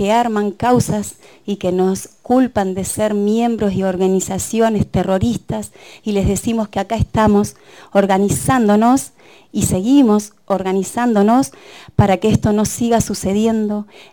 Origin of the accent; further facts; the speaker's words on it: El Bolsón, Río Negro, Argentina; Vengo del Bolsón, soy Tehuelche Mapuche.